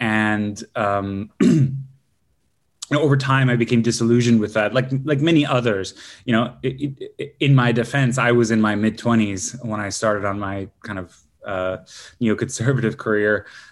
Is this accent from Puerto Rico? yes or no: no; Iran; I come from Iran. Obviously, I deplore the conditions back home.